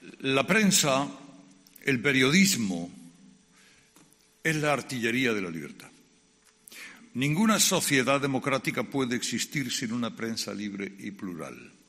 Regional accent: Spain; Yo estoy lejos de ser el español sin ganas que describió Luis Cernuda. Soy un español sereno que tiene confianza ciega en las nuevas generaciones

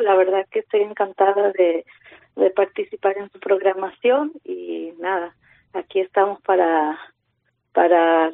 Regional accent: Paraguay; moved away as an adult; Pues mira, yo he llegado con mis hijos hace ya casi 3 años. Yo soy de Paraguay. Mi marido ya estaba aquí.

